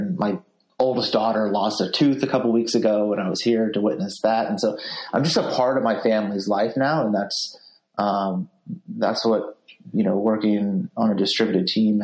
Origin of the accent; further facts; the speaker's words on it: San Francisco, California, United States; I am a San Francisco Bay Area nati